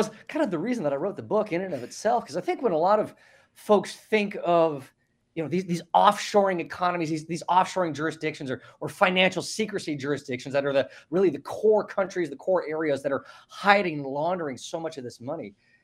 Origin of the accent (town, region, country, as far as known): United States